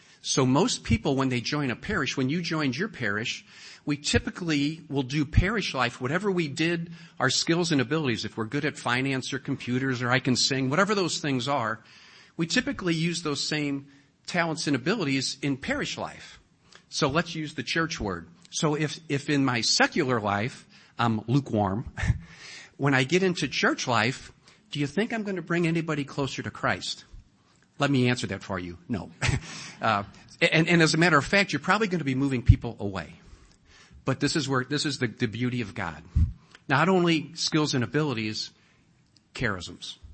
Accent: St. Louis, Missouri, United States; So as a kid, I grew up in St. Louis, a little suburb of St. Louis, went to St. Andrew Grade School.

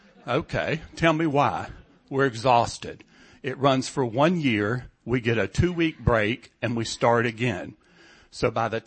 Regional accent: Florida, United States; I'm originally from Florida.

